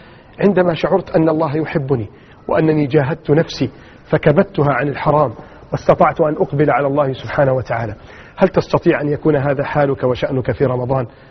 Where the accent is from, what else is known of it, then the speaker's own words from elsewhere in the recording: Egypt; عندنا في مصر